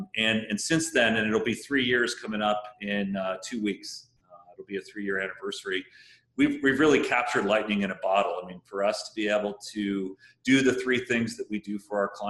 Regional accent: San Francisco, California, United States; also born or lived in Colorado; born and raised in San Francisco, so I think you could say tech's in my blood. And I spent the second half growing up in Colorado

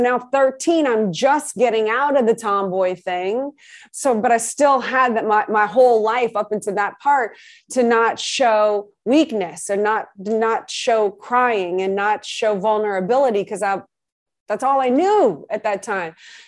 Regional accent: New Orleans, Louisiana, United States; And I grew up in New Orleans.

